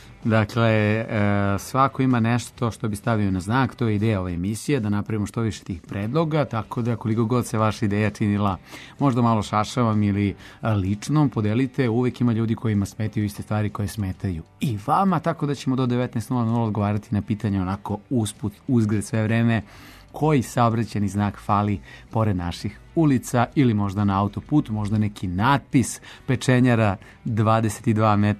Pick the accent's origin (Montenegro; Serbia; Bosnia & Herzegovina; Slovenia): Slovenia; Ljubljana; Posjetili ste me na moj rodni grad Ljubljanu.